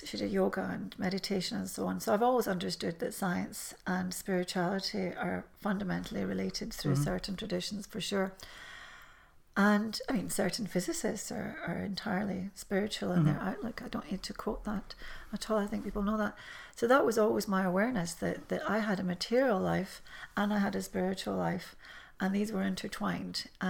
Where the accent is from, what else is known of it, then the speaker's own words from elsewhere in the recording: Scotland, United Kingdom; But it means a lot to me because my parents were Polish and I was brought up in Scotland.